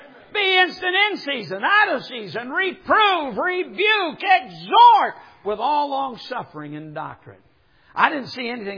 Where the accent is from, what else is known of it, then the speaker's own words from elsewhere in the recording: United States; I'm an American. I praise God that I was able to be brought up in America.